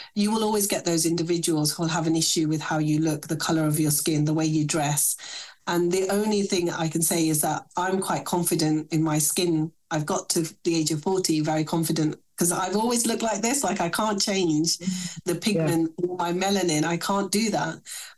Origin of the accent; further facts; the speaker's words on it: South East England, United Kingdom; accent: Buckinghamshire; English is a second language; moved away; The fact that I speak the way I do, I'm a Buckinghamshire person. When I came to the UK, I spoke no English. I learned English. And this is the accent, unfortunately, that I inherited. From Buckinghamshire.